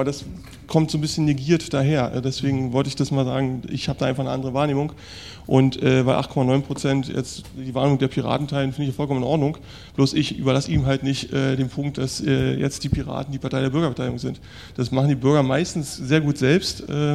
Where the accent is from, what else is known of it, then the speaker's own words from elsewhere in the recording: East Germany, Germany; ich komme aus dem Osten